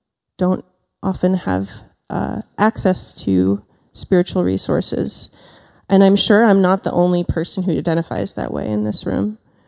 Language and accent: English; Maine, United States; now in Belfast, United States; I live in Belfast. I'm from Western Maine.